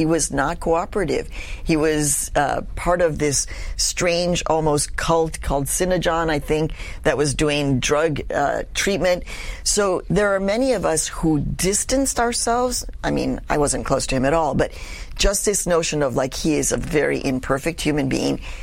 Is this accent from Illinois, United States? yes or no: yes; Chicago, Illinois, United States; Even though Cesar Chavez and Dolores Huerta changed my life as a little Mexican kid growing up in Chicago, right?